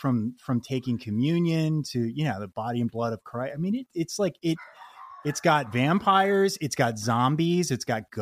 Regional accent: Boulder, Colorado, United States; I grew up in Boulder, Colorado, and we had these bunch of trees behind our house.

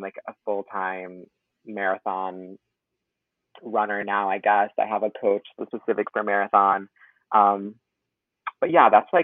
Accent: Southington, Connecticut, United States; I'm from Southington, Connecticut.

